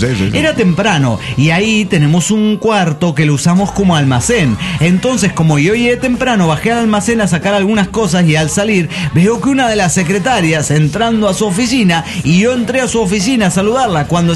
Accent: Granollers, Catalonia, Spain; now in Vigas, Spain; yo ya no vivo en mi ciudad natal, que es Granollers. Y usted me identifica con Granollers … Pero no, soy de Vigas ahora. Ahora desde hace algo más de un año vivo en un pueblo cercano llamado Vigas, o Vigues en catalán.

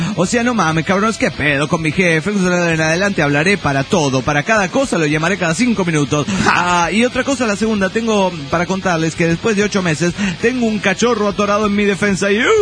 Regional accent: Guadalajara, Jalisco, Mexico; de Guadalajara.

